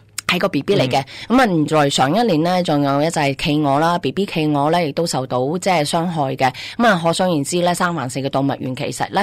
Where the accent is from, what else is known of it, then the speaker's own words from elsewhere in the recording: China; 系啦，系我哋中国人嘅国宝。